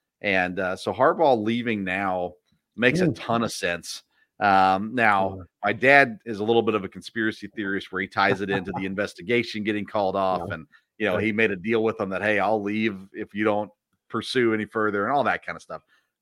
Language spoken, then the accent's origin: English; Nashville, Tennessee, United States; You know, I grew up in Nashville or just south of Nashville, and yet we were never really Titans fans.